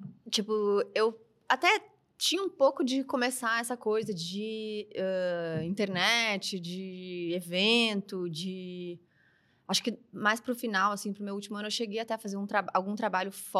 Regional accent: Brazil; Oi, eu sou do Brasil! Vem aqui! Eu vim de longe!

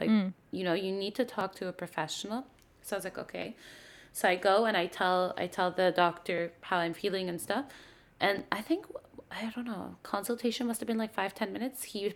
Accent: Egypt; obviously because I'm from Egypt.

